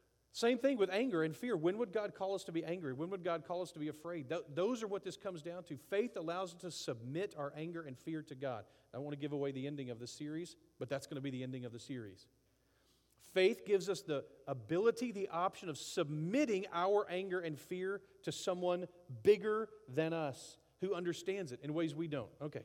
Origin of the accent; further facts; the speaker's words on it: Appleby, Texas, United States; Like, but by my standards, I grew up in Appleby, Texas. So I'm a redneck.